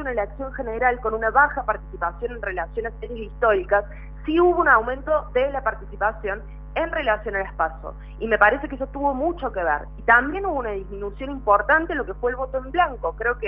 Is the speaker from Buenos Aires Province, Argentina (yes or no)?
no; Córdoba, Argentina; yo soy de Córdoba, así que te puedo contar del caso cordobés